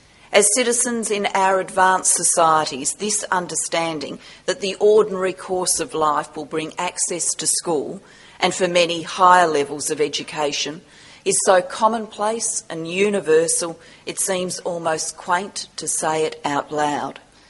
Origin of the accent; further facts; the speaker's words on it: Australia; accent: Australian; bit of courage to bring an Australian here to deliver a lecture. So at the outset, let me clarify, I am speaking English. There are no translation devices available. So please do your best to decode the accent.